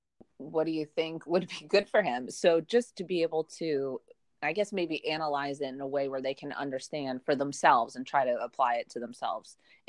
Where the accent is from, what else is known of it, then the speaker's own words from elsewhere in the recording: New York City, New York, United States; growing up in New York City, if there's, you know, 200 countries represented in, like, you know, 7 square miles, you're going to be pretty tolerant of diversity